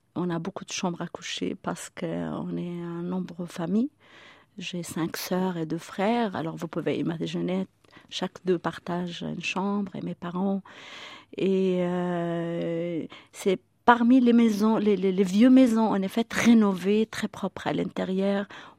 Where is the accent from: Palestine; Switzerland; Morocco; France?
Palestine; Ramallah, West Bank; Ramallah, c'est ma ville natale, que je l'adore, parce que j'ai mon enfance, ma famille, mes amis et tout là-bas.